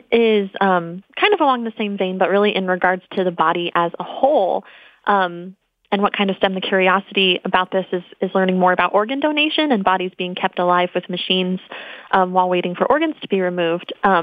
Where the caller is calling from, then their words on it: Phoenix, Arizona, United States; I am calling from Phoenix, Arizona.